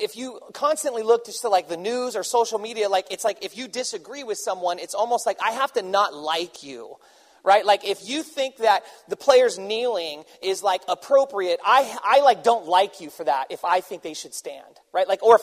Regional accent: Oakland, California, United States; I'm from Oakland. They heard of me.

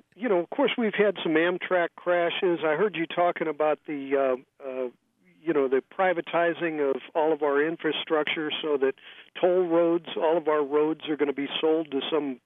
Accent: St. Louis, Missouri, United States; I come originally from St. Louis, you know, down in Missouri.

